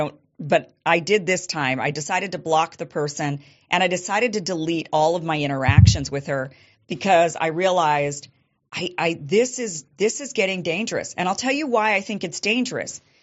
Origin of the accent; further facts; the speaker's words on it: Idaho, United States; one of them being my home state of Idaho. I was born and raised and still keep a residence in Idaho. Okay, so I'm an Idahoan through and through.